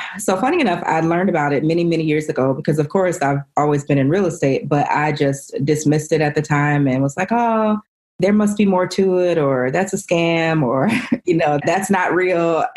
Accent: Chicago, Illinois, United States; because I'm from Chicago. It's cold and it was just a lot going on.

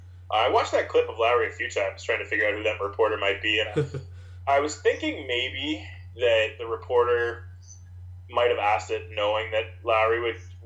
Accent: Toronto, Ontario, Canada; I come from Toronto. I was born and raised in Toronto in a pretty diverse community, but then I left, and I left for a long time and went to a southwestern Ontario school

